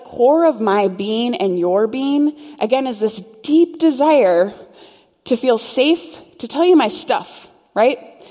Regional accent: Chicago, Illinois, United States; I'm from Chicago, but I'm not a Bears fan.

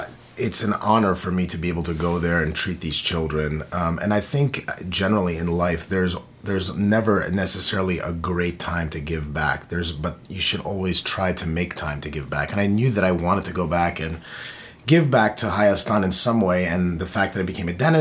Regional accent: New York, United States; Well, Dernarik, I was born and raised in New York, along with my sister Nairi. We attended the Holy Martyrs Armenian Day School.

